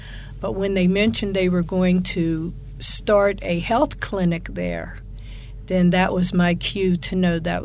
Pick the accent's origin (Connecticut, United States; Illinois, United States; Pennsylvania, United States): Pennsylvania, United States; Pittsburgh; I'm a nurse, and I'm from Pittsburgh, Pennsylvania.